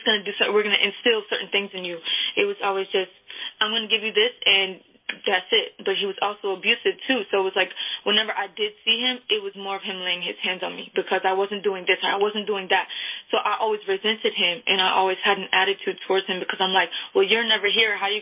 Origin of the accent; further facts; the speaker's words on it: Hagerstown, Maryland, United States; I'm 23. I'm from Hagerstown, Maryland, and I'm excited to share my testimony with you guys.